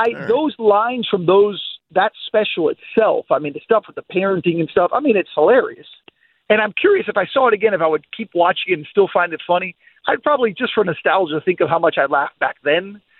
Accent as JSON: {"language": "English", "town": "Miami", "region": "Florida", "country": "United States", "said": "I'm from Miami. I'm Cuban. I'm going to the clearance section."}